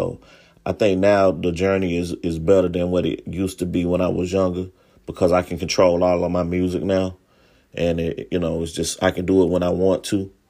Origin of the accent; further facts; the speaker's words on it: Childersburg, Alabama, United States; But yeah, I'm originally from Childersburg, Alabama, and that's like 45 minutes outside of Birmingham, you know.